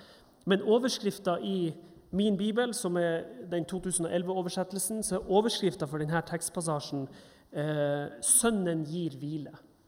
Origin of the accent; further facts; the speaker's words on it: Troms, Norway; now in Bergen, Norway; og jeg er 31 år gammel. Og dere hører jo at jeg ikke kommer herifra. Jeg kommer fra Nord-Norge, i lita bygd utenfor Tromsø. Men jeg er i Bergen nå på fjerde året.